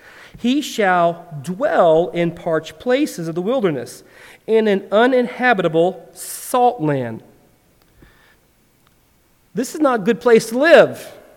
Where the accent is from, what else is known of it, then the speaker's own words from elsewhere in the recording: Midwest, United States; and I said, hey, I'm from the Midwest. You should put ranch on it, right? That's what we say to everything in the Midwest.